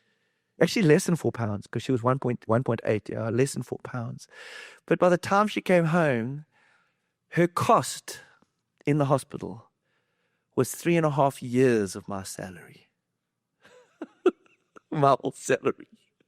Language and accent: English; South Africa; moved away; It's December holidays. And in South Africa, that's like your summer holidays here. I'm from Africa. Our big holiday is December.